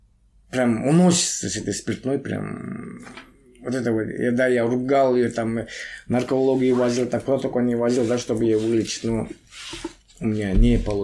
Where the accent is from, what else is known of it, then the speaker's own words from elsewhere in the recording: Kentau, Turkestan Region, Kazakhstan; born there; moved away as an adult; now in Astana, Kazakhstan; Я вообще родился в Чемпинской области, сейчас Туркестанская область, город Кентау. С 2010 года живу в Астане. Приехал на заработок в Астану и здесь как бы там остался.